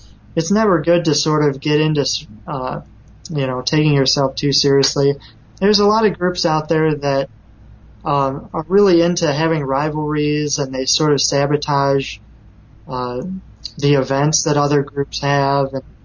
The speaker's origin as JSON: {"language": "English", "town": "Des Plaines", "region": "Illinois", "country": "United States", "tie": "born or raised there", "also_born_or_lived": "Chicago", "lives_now": "Rockford, United States", "said": "Yes, I was born in Chicago. I was raised there for about 4 years, and then my parents moved out to Des Plaines, Illinois, which is a suburb by O'Hare Airport."}